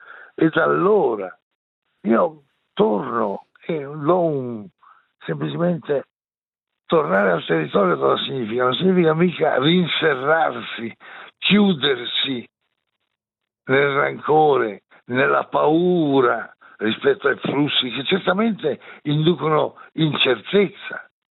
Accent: Lombardy, Italy; da lombardo che dialoga sul confine con il Ticino io dico

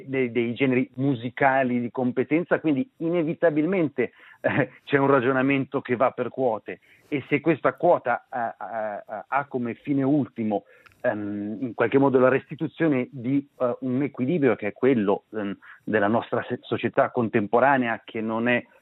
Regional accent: Italian Switzerland, Switzerland; E noi, in quanto Svizzera italiana, lo sappiamo benissimo di cosa si parla

